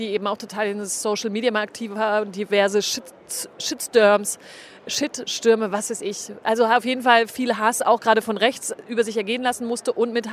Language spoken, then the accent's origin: German; Germany; Also wir gucken so von außen drauf, wir kommen aus Deutschland und finden das natürlich empörend